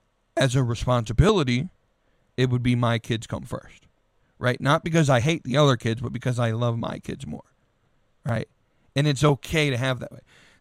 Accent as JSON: {"language": "English", "country": "United States", "said": "But what it does mean is that I'm an American, I'm a Christian, right?"}